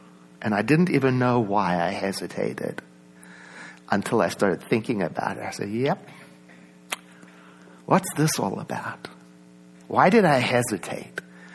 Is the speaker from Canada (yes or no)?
no; South Africa; I grew up in South Africa where a South African accent wasn't considered a good thing.